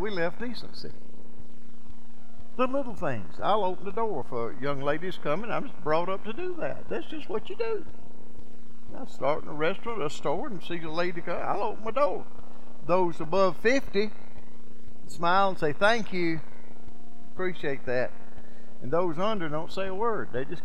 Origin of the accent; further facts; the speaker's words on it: Greenville, South Carolina, United States; I was asking Charlie, I said, Charlie, where is 400 North Main? I'm from Greenville.